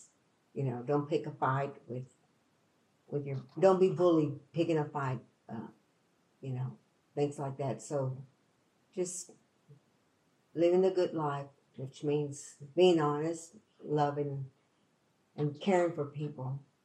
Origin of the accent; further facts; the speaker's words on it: Houston, Texas, United States; I grew up in Houston, Texas. Born during the World War II.